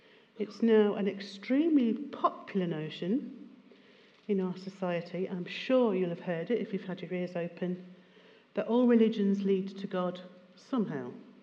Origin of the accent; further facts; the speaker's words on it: United Kingdom; Some of us, not all, I know, were born and bred in Great Britain, or the so-called Christian West.